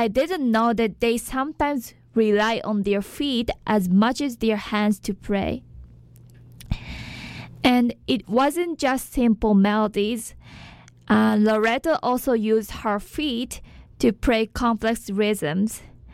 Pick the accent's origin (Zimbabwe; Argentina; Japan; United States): Japan; So because I'm from Japan, I hope she'll come to Japan again in the future.